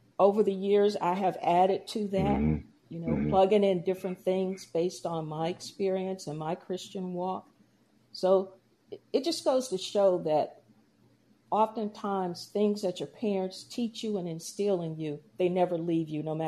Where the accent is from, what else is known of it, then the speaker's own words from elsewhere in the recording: Georgia, United States; We're both from Georgia.